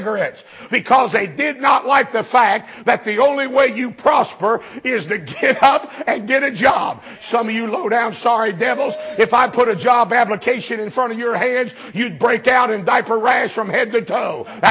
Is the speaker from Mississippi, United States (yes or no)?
yes; Mississippi, United States; I'm from Mississippi, man. I tell you, we all married cousins in Mississippi.